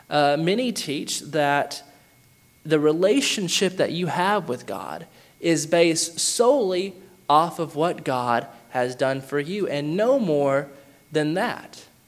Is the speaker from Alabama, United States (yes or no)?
yes; Athens, Alabama, United States; I am from Athens, Alabama. Most of the churches there are, or most of the congregations, I should say, are Church of Christ, or the Baptist Church, or the Presbyterian churches.